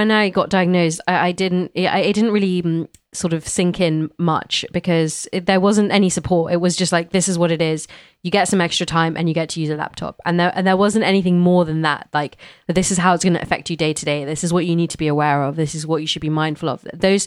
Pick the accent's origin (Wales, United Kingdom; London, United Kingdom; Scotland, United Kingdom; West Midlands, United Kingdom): London, United Kingdom; growing up in London, you know, being part of an amazing music scene